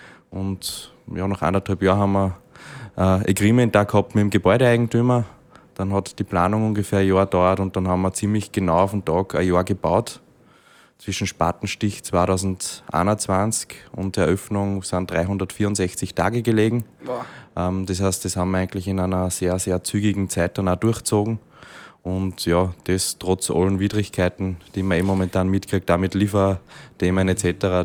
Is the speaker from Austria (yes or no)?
yes; Linz, Upper Austria, Austria; Wir kommen ja beide aus Linz. Das heißt, haben eigentlich unsere Jugend da verbracht, auch da gewohnt.